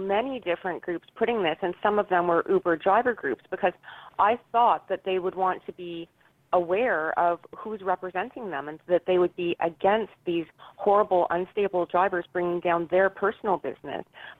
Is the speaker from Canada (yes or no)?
yes; Canada; Yes. I'm Canadian. Ah. We live in Canada. And I live near Toronto, but Toronto's the only place you probably would have heard of because we live in sort of a rural area close to Toronto.